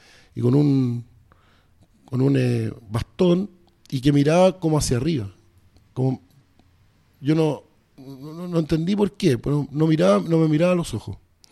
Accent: Chile; voy caminando y me encuentro con un niño, y ese niño me dice, ¿y tú qué haces acá? Que sé, bueno, soy chileno, le dice, ya tenía 8 años, 7 años.

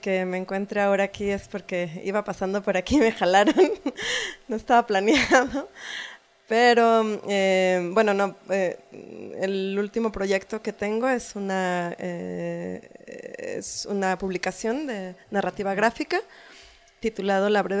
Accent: Tijuana, Baja California, Mexico; yo soy de Tijuana y tengo una formación artística. Estudié la licenciatura en artes en la UABC Tijuana y la maestría en artes visuales en la Academia de San Carlos.

